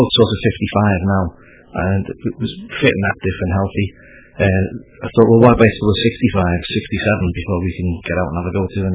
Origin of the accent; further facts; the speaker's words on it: Edinburgh, Scotland, United Kingdom; I was brought up in Edinburgh, but every year we'd come back to my mother's side of the family, the Scousers and Irish, and my dad's side is from Edinburgh and the Isle of Skye.